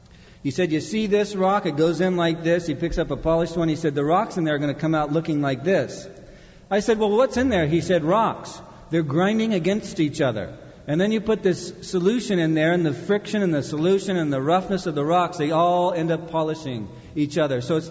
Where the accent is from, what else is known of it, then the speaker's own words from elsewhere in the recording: Anaheim, California, United States; When I was a young boy, I grew up in Anaheim